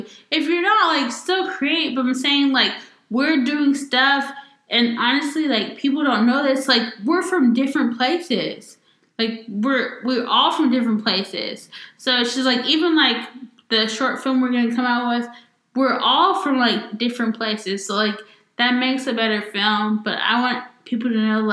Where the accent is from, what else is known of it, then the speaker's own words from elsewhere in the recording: Houston, Texas, United States; born there; I mean, Houston, I'm Texas, but I was born